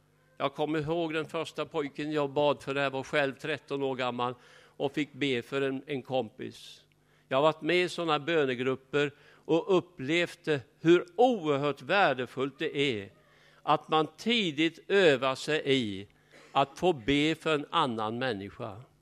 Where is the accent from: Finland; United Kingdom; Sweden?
Sweden; Skåne; Jag växte upp i Skåne